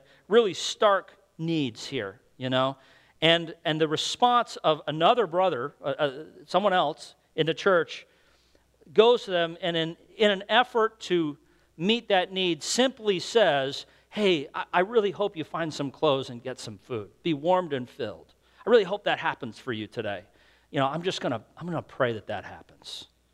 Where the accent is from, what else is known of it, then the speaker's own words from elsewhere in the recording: New England, United States; I'm from New England. That doesn't happen out in New England.